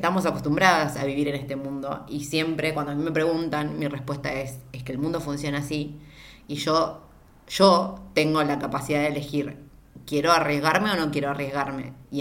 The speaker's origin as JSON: {"language": "Spanish", "country": "Argentina", "said": "por lo menos como argentina, a mí nada me garantiza que no me pase nada quedándome acá"}